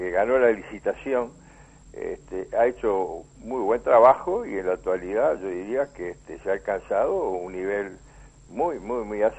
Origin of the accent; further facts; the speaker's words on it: Uruguay; Pero sobre todo soy uruguayo y tengo que ver las cosas con objetividad.